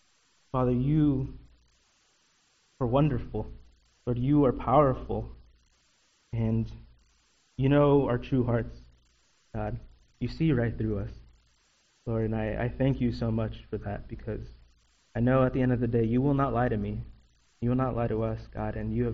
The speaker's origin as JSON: {"language": "English", "town": "Queen Creek", "region": "Arizona", "country": "United States", "tie": "born or raised there", "said": "Back in my church that I grew up in Queen Creek, I have a friend that who was young, like me"}